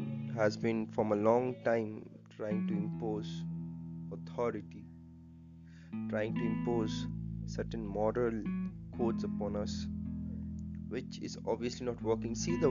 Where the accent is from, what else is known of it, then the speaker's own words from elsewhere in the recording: India; I live in India. I am an Indian. My conditioning is that I'm a Hindu.